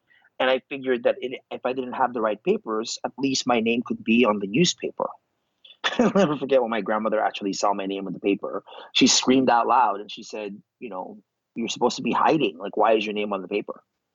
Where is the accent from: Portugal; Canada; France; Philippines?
Philippines; accent: Tagalog; English is a second language; now in United States; the first thing I thought of to do was to get rid of my Tagalog accent, which is really thick.